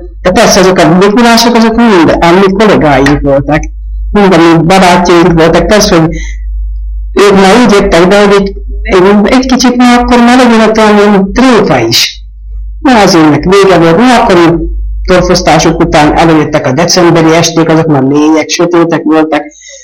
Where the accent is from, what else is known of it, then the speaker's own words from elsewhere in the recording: Nyíregyháza, Szabolcs-Szatmár-Bereg, Hungary; born there; Nyíregyházán születtem 1916. december 16